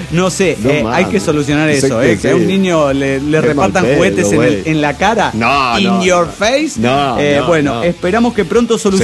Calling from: Cancún, Quintana Roo, Mexico; de Cancún, Quintana Roo.

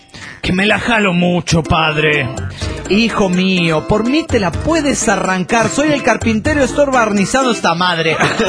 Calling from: Guadalajara, Jalisco, Mexico; de Guadalajara, Jalisco, México.

